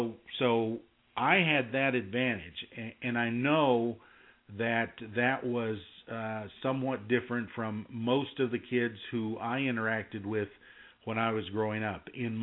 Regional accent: Wichita, Kansas, United States; also born or lived in New Mexico / Colorado; I was born in New Mexico. We lived in New Mexico briefly, lived in Colorado, and then most of my growing up adolescent period was in Wichita, Kansas

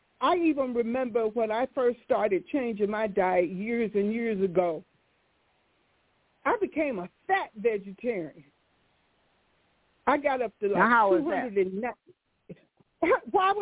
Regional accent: Florida, United States; I love fish because I was brought up in Florida

